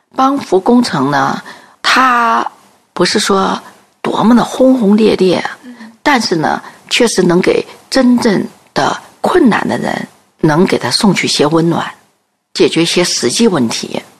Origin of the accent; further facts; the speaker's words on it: Hainan, China; 因为我出生在部队，长在部队，海南岛，我父母亲全是陆军